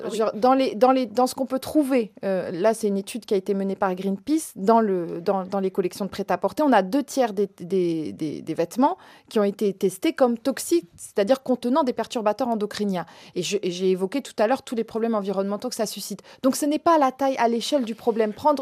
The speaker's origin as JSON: {"language": "French", "town": "Roubaix", "region": "Hauts-de-France", "country": "France", "said": "Moi, je viens de Roubaix."}